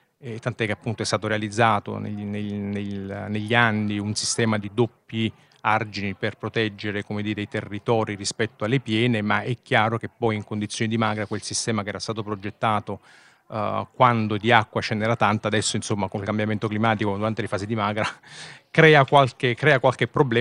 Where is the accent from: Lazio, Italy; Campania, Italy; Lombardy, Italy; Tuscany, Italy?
Campania, Italy; Naples; Per quanto vivate ormai in Emilia Romagna tantissimi anni, ma assolutamente no, sono di Napoli.